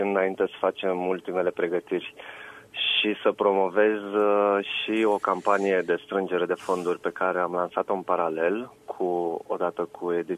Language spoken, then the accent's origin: Romanian; Negrești, Vaslui County, Romania; Eu sunt născut și crescut în Negrești, județul Vaslui